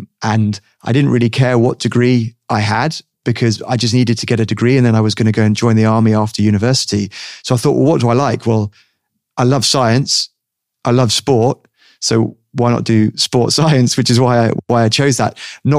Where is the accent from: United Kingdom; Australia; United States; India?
United Kingdom; interestingly, being British and having the National Health Service, the NHS, there is not a lot of choice.